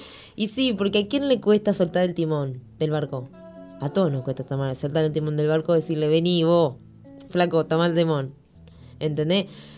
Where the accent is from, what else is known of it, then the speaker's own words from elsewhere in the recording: Uruguay; born there; now in Montevideo, Uruguay; venir a Montevideo, a la capital, dejar el interior de dejar literalmente mi tierra donde yo nací, donde tengo toda mi familia